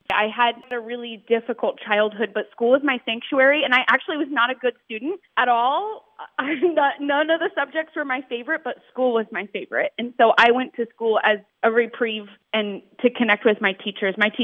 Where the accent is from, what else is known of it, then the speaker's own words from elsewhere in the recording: Grants Pass, Oregon, United States; I'm from Grants Pass, Oregon. My school system helped me become who I am.